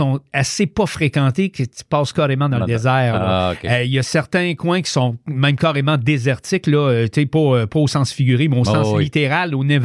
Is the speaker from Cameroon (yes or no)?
no; Canada; et on va maintenant s'en venir chez nous au Canada